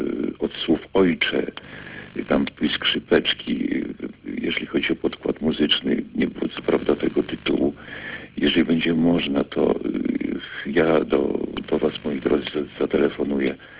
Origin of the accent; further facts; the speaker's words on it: Toruń, Kuyavian-Pomeranian Voivodeship, Poland; bo ja z Torunia jestem.